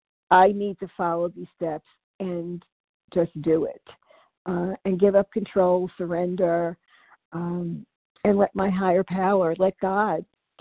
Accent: New York City, New York, United States; I'm from New York City, but staying in Portland, Oregon with my son right now for a few weeks.

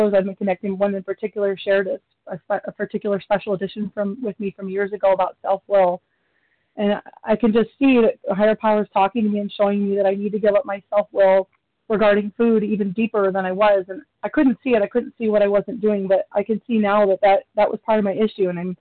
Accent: Michigan, United States; I'm from Michigan, and I'm new to Vision.

